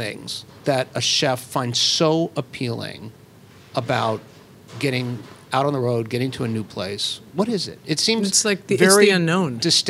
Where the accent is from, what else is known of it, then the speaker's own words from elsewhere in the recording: Coral Gables, Florida, United States; I remember I was a kid growing up in Coral Gables, Florida, and my grandmother used to come visit from Philadelphia